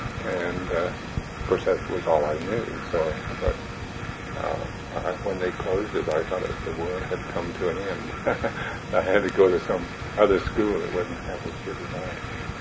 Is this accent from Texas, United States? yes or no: no; Maine, United States; born there; I was born on Lancer, Maine.